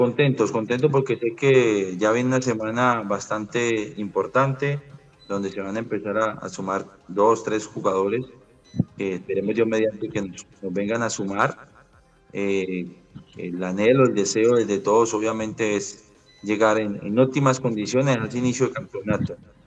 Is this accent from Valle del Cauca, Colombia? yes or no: yes; Valle del Cauca, Colombia; Bueno, por la región que yo soy, que soy del Valle del Cauca